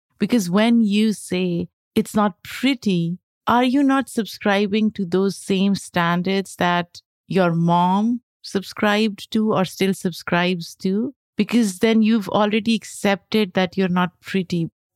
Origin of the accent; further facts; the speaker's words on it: Pakistan; When I was growing up in Pakistan, we were told that if you drink milk, you'll get lighter skin.